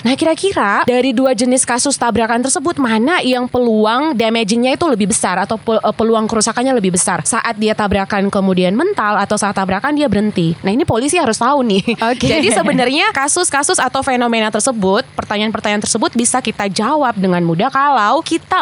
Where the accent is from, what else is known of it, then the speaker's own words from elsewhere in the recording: Poso, Central Sulawesi, Indonesia; Asal saya dari Poso, jauh banget, Sulawesi Tengah.